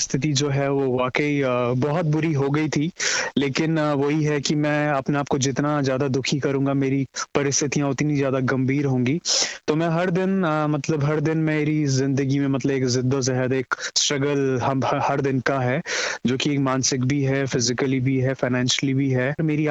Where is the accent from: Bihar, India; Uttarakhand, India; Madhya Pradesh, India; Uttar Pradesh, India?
Uttarakhand, India; moved away; क्योंकि मैं उत्तराखंड स्टेट से आता हूं